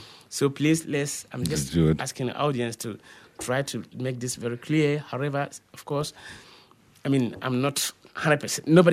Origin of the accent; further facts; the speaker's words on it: Ghana; now in Spain; I'm a Ghanaian, but I've been here for 13 years. I have some Catalan family who gave me the opportunity to be able to go to school, to do what I'm doing.